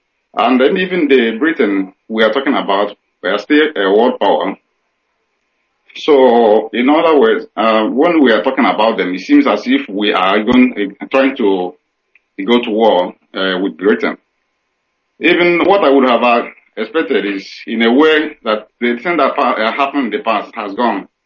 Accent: Nigeria; now in Bilbao, Spain; I'm from Uwoha. I'm calling from Bilbao.

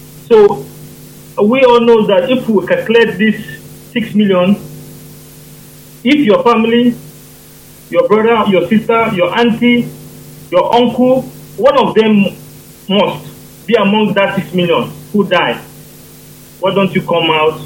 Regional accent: Enugu State, Nigeria; now in Russia; from Russian Federation. I'm from Enugu State in Kano local government area, Biafra land.

